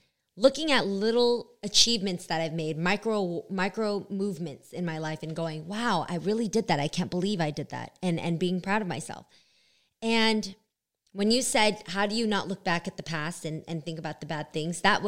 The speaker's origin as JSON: {"language": "English", "region": "California", "country": "United States", "said": "Okay, first we have to say, because if we're from the Bay, we have to do it. Bay Area!"}